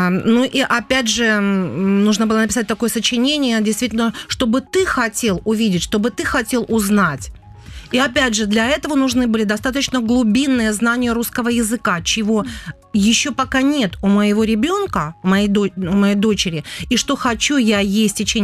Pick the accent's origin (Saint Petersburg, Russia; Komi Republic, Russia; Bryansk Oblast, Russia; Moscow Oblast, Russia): Bryansk Oblast, Russia; Bryansk; я вообще русская сама, я родилась в России, я из Брянска, из Средней России.